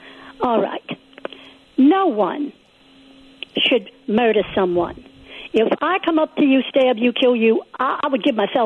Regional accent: United States; okay, I'm an American, they're an American.

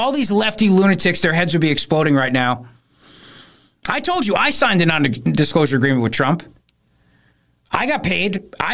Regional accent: New Jersey, United States; I'm Italian from Jersey.

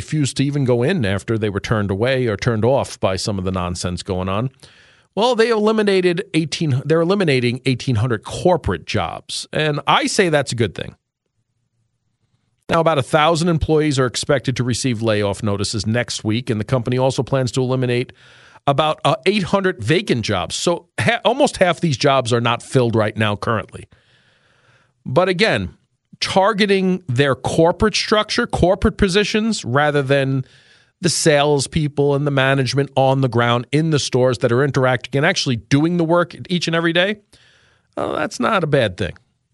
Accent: New York City, New York, United States; Rockaway Beach, which was the closest beach growing up in New York City and Queens, where we used to go all the time

